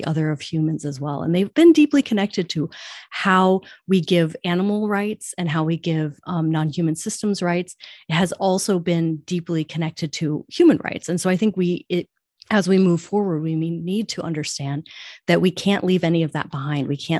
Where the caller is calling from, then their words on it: Gainesville, Florida, United States; while sitting here among my dogs and this lovely lizard, I am calling here from Gainesville, Florida. I recently moved to Gainesville in about 10 months ago